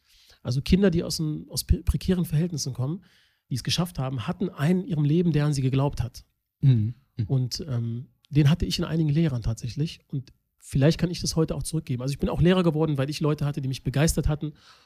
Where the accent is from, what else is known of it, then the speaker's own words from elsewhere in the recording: Kassel, Hesse, Germany; Ich bin in Nordhessen groß geworden, in Kassel. Da gibt es natürlich verschiedenste Nationalitäten